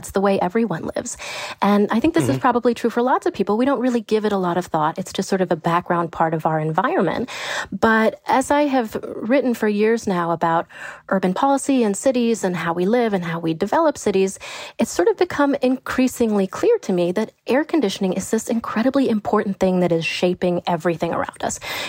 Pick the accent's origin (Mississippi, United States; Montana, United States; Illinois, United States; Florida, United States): Illinois, United States; Chicago; So I grew up in Chicago in this brick three-flat apartment building, this very classic Chicago architecture, you know, built in the early 1900s.